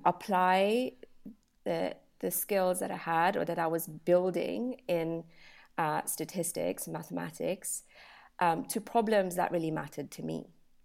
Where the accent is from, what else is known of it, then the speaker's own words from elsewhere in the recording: Nairobi, Kenya; moved away as an adult; I spent my childhood growing up in Nairobi. That's where I went to school.